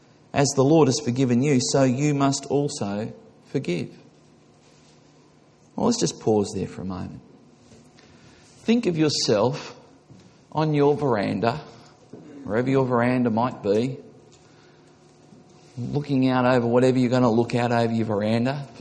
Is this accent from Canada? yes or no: no; Australia; he was surprised, not being Australian, not being familiar with our culture, he was surprised at the fact that people gave flowers.